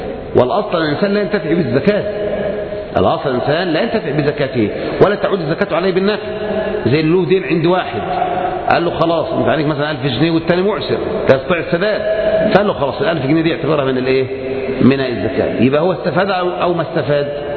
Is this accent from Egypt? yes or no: yes; Egypt; بالذات إحنا عندنا كمصريين يعني الفهلوة موجودة الحمد لله